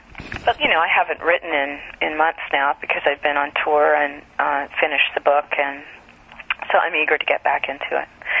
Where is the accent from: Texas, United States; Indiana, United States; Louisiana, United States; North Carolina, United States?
Texas, United States; also born or lived in Oklahoma; I grew up in Texas and Oklahoma. I went to Wellesley for undergrad, fell in love with the East Coast